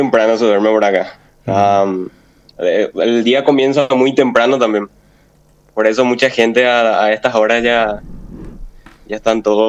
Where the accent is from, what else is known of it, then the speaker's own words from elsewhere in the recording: San Lorenzo, Central, Paraguay; also born or lived in Concepción; Yo soy de San Lorenzo, pero estuve viviendo en Concepción mucho tiempo